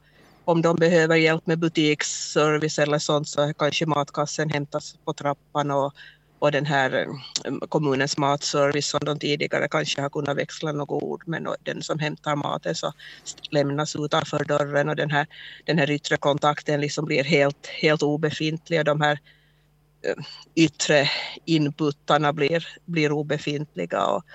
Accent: Ingå, Uusimaa, Finland; och jag är från Ingå.

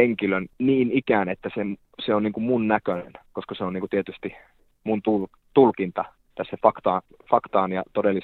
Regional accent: Laukaa, Central Finland, Finland; se oli mielenkiintoista aikaa Laukaassa, mistä mä olen kotoisin Keski-Suomesta

